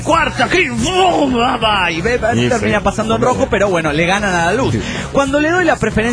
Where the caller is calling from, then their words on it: Villahermosa, Tabasco, Mexico; de Villahermosa, Tabasco, México.